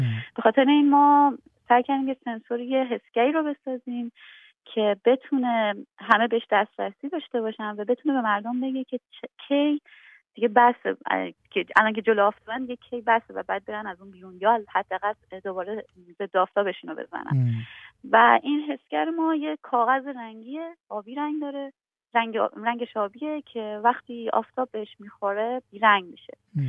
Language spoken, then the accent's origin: Persian; Iran; moved away as an adult; now in Sydney, Australia; من حدود 4 سال پیش از ایران اومدم به استرالیا تا دکترامو توی دانشگاه UNSW تو سیدنی بگیرم